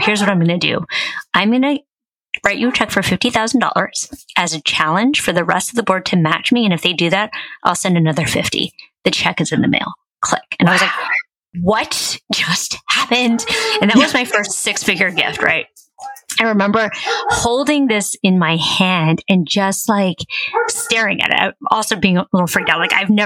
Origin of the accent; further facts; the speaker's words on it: San Francisco, California, United States; I'm originally from San Francisco. It's actually, I'm here right now.